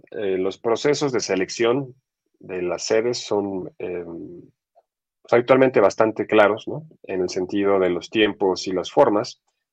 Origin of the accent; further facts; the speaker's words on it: Mexico; nosotros hoy en día como cultura mexicana